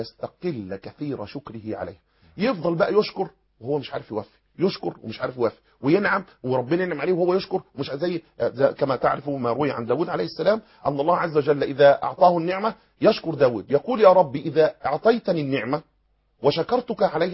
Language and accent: Arabic; Egypt; احنا عندنا في مصر